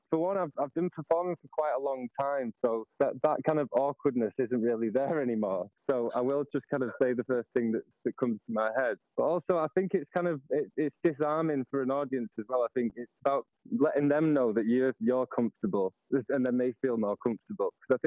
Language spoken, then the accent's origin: English; Glossop, East Midlands, United Kingdom; I grew up in Glossop.